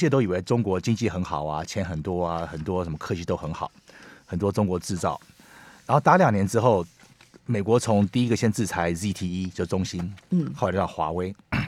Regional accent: Taiwan; 我们台湾人做，他们什么都可以做

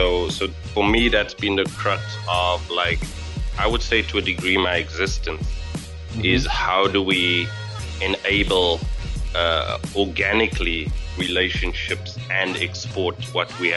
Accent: Port Elizabeth, Eastern Cape, South Africa; So even though I'm from South Africa, if I take it on further, I'm from the Eastern Cape. I'm from Port Elizabeth.

